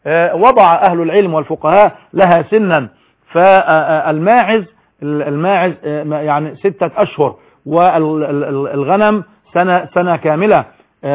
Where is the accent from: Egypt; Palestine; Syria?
Egypt; مش شرط أنا مصري أن أنا أحرم